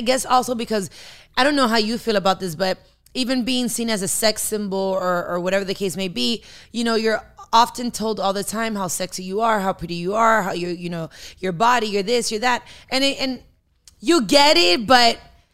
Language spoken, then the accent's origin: English; Miami, Florida, United States; I am an artist. I am Dominican born and raised in Miami. I am an activist for the Afro-Latino community.